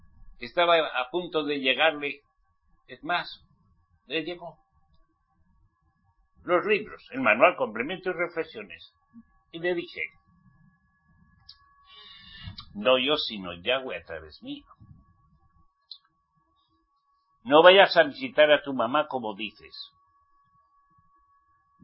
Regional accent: Spain; Yo conozco bien España. Soy español.

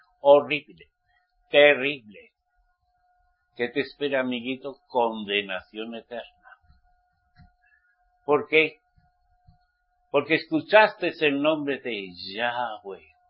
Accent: Spain; yo soy español, aunque soy israelita redimido por la sangre de Yahshua, pero español.

